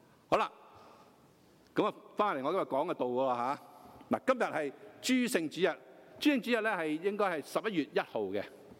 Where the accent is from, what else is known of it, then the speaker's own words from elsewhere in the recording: China; 万圣节其实系一个我中国人所讲嘅鬼节。我中国人咧系农历七月十四嘛